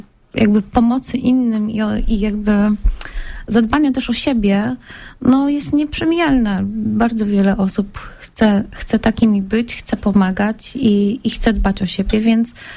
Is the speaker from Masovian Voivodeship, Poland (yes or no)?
no; Przylep, Lubusz Voivodeship, Poland; Przylep nasze miejsce na ziemi, czyli tam skąd jestem